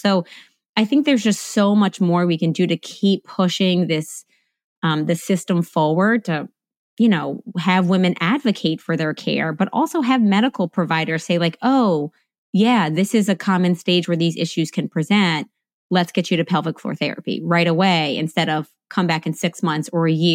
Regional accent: New Orleans, Louisiana, United States; I'm in New Orleans, Louisiana, which is my hometown

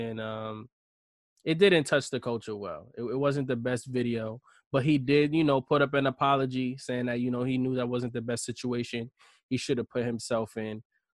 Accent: New York, United States; So I'm not going to tell you I know how you feel, because I'm not a Knicks fan, and I'm from New York.

